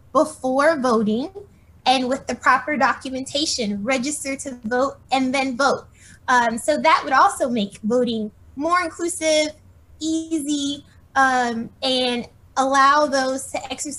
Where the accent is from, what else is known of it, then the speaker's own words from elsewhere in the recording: Florida, United States; now in Washington, United States; Like I said, I'm from Florida. I'm from Dade County, Florida. And so even my experience with voting has been different, especially now that I live in the DC area.